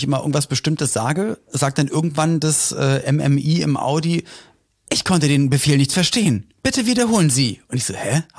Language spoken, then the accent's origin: German; Berlin, Germany; Und das ist wie Spandau, wo ich herkomme.